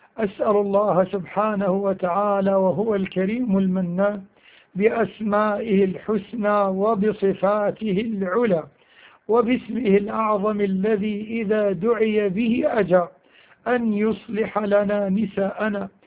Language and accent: Arabic; Egypt; وأن يحفظ بلادنا مصر